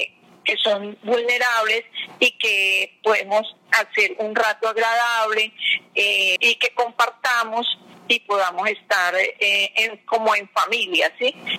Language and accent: Spanish; Espinal, Tolima, Colombia; nosotras somos del Espinal Tolima